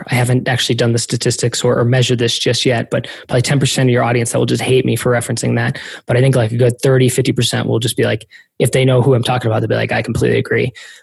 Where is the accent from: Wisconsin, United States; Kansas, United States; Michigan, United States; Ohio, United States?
Michigan, United States; also born or lived in Illinois / New York; I was born in the Chicagoland area and then went to high school in Michigan, West Michigan, and then went to college in New York, West Point, and then joined the Army after that.